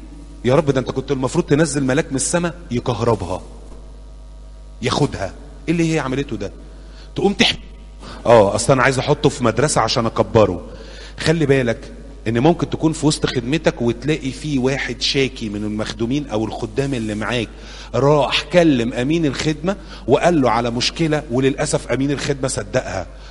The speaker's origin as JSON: {"language": "Arabic", "town": "Cairo", "region": "Cairo Governorate", "country": "Egypt", "said": "اللي هم جم عندنا في شبرا"}